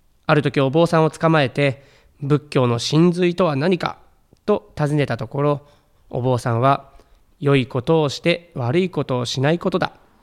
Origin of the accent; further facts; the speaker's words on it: Fujieda, Shizuoka, Japan; 私はサッカーの町藤枝市の出身で